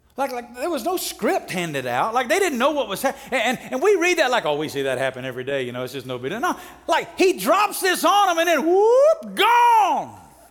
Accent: Alabama, United States; now in Las Vegas, United States; Like I'm originally from Alabama. When God called us to Las Vegas, you couldn't have picked a place further off our radar.

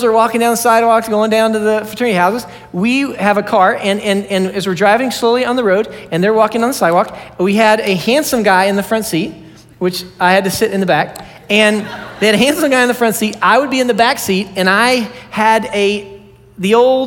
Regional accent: Texas, United States; And I am from, I'm from the United States of Texas.

